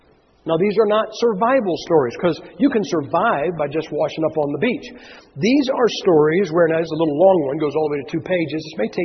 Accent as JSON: {"language": "English", "town": "Massillon", "region": "Ohio", "country": "United States", "said": "I am from Massillon, Ohio. Massillon, Ohio is where pro football got its start."}